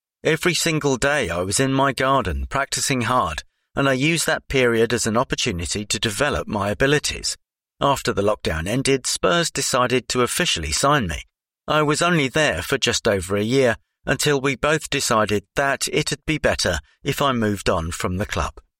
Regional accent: London, United Kingdom; I grew up in the Ladbroke Grove area of West London and I've lived there my whole life. My father is Nigerian and my mother is half Spanish and half Indian.

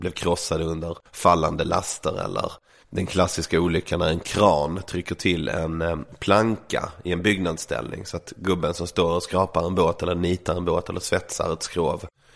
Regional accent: Malmö, Skåne, Sweden; Folk brukar gissa att jag kommer från Lund. Det glider nog. Jag är lite dialektalt labil sådär. Det Malmö som jag växte upp

